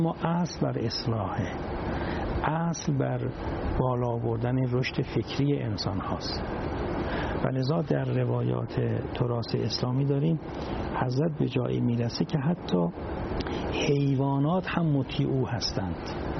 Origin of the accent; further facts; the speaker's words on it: Iran; چون به هر حال ما ایرانی هستیم، خودمون در ایران داریم صحبت میکنیم